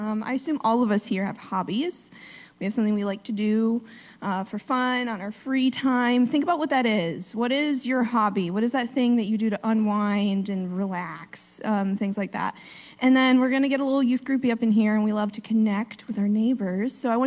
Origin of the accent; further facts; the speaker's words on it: New York, United States; I'm originally from New York.